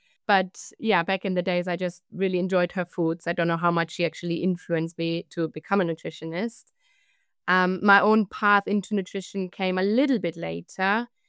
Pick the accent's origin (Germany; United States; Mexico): Germany; Munich, Bavaria; So I grew up in Munich in Germany